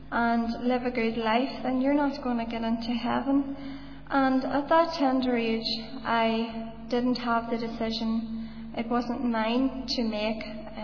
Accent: Northern Ireland, United Kingdom; I come from Fermanagh. I was born in a little village just right down at the very bottom of it, and it was a village that had a population of about 99% Roman Catholics at the time. And all of my family are Roman Catholics

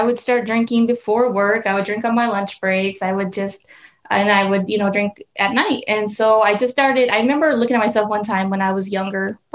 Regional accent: Casa Grande, Arizona, United States; Well, Pastor, I grew up here in Casa Grande, born and raised.

